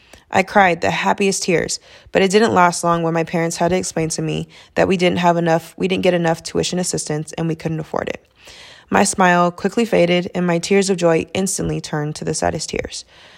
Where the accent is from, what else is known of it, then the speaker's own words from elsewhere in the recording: Illinois, United States; born there; I was born right outside of Chicago and played on an all-boys rec league team